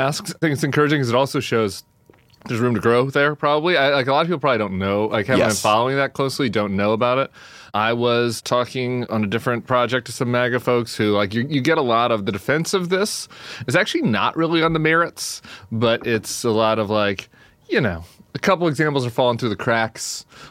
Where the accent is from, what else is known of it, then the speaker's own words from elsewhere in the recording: United States; part of my pride of being an American.